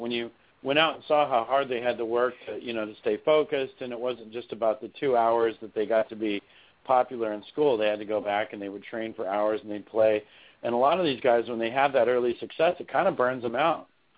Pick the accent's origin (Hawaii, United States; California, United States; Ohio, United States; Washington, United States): Washington, United States; Seattle; I mean, obviously I'm from Seattle